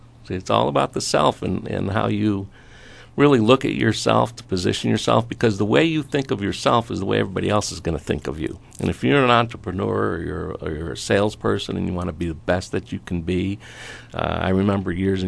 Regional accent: Chicago, Illinois, United States; also born or lived in Southern California; now in Arizona, United States; Well, growing up in Chicago, yes, that's where family is. That's where school was. That's where I originally got started, and then transitioned out and moved out to Southern California, and now I'm here in Arizona with Penny.

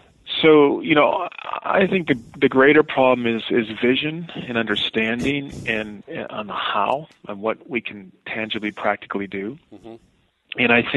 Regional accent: Wisconsin, United States; we grew up in Wisconsin and really hadn't had much exposure internationally.

